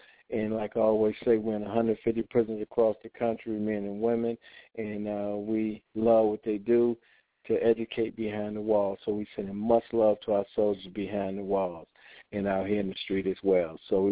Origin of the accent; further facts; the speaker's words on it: Detroit, Michigan, United States; that book is about my life story growing up in Detroit, Michigan